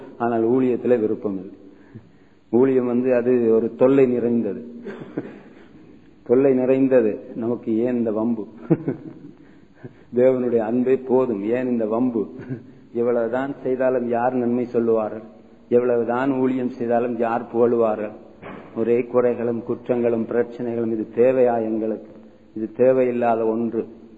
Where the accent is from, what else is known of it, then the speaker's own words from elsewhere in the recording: Manipay, Northern Province, Sri Lanka; also born or lived in Jaffna; நான் யாழ்ப்பாணத்திலே மாணிப்பா என்ற ஊரிலே பிறந்தேன். 1979 வரையிலும் நான் அந்த பிரதேசத்திலே நான் வளர்ந்தேன். 1979 முதல் முறையாக நான் ஒரு போலீஸ் இன்டர்வியூக்காக நான் முல்லைத்தீவு பிரதேசத்துக்கு செல்ல வேண்டியிருந்தது.